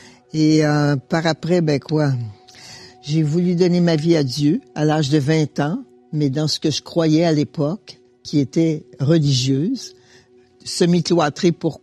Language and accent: French; Montreal, Quebec, Canada; born there; Ben, moi, je suis la neuvième de 10 enfants. Je suis née à Montréal, d'une famille assez bourgeoise.